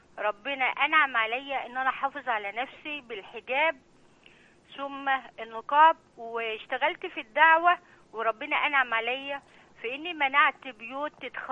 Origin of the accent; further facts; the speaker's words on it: Mansoura, Dakahlia, Egypt; أنا من المنصورة.